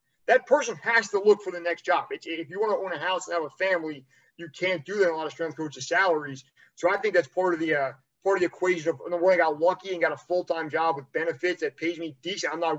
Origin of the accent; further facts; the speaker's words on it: New Jersey, United States; I grew up in New Jersey. I know it's probably, if you see my picture and hear my voice, that's written all over me.